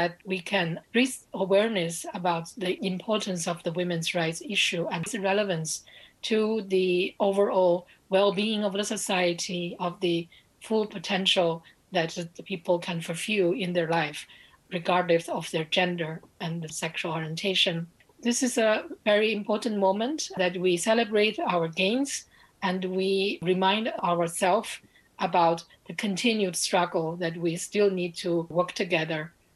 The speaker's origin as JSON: {"language": "English", "region": "Beijing", "country": "China", "tie": "born or raised there", "said": "I speak with you from Beijing, China, my hometown."}